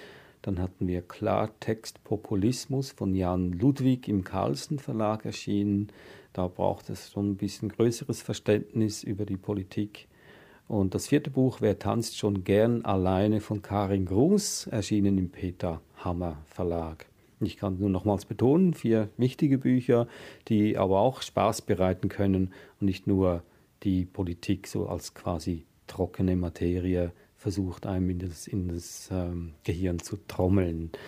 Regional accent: Switzerland; ich bin auch in einer sehr grundfesten Demokratie aufgewachsen in der Schweiz.

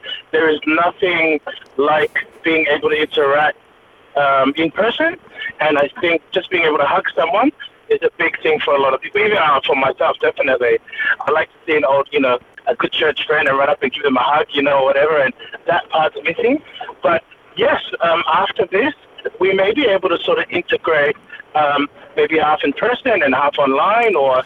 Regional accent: Samoa; also born or lived in Auckland, New Zealand; now in Australia; So I'm a New Zealand born Samoan, raised in Samoa, but now living in Australia. So I was born in Auckland, New Zealand, raised a little bit in New Zealand, then Australia, and then my early 20s spent that in Samoa

